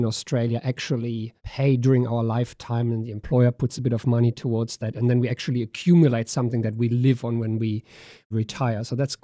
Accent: Germany; I grew up in Germany

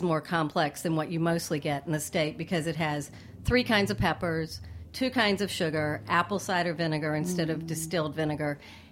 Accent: North Carolina, United States; now in New York City, United States; Well, I grew up in North Carolina, but I just spent the last 10 years popularizing Texas-style barbecue, right?

